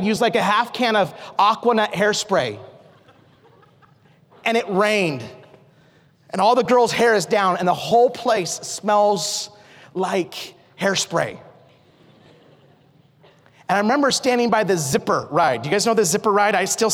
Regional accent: Idaho, United States; I grew up in Idaho.

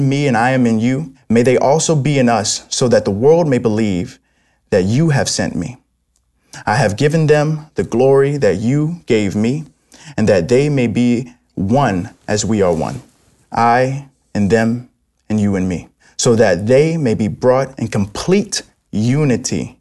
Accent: New York City, New York, United States; I'm originally from New York City. Me and my father, we became homeless in New York and sleeping on Central Park benches

